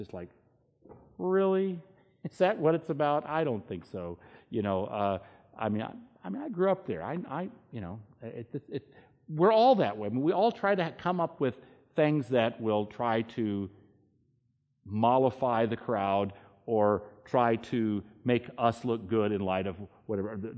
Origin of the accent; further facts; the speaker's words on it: Virginia, United States; you all do know that I grew up in Virginia